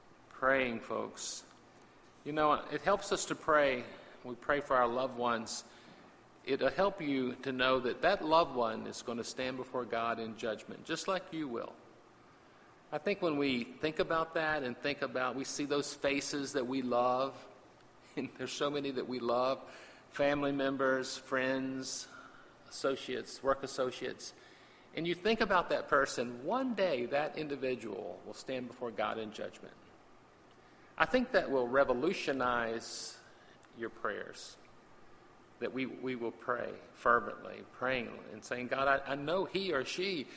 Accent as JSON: {"language": "English", "region": "Virginia", "country": "United States", "said": "Y'all know I'm a Virginian. I'm proud of that. I'm from the Old Dominion."}